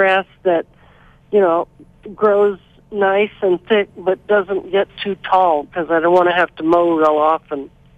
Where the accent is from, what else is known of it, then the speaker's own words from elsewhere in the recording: Silver City, New Mexico, United States; I'm not from Las Cruces. I'm from Silver City, so I'm not familiar with Horse and Hound.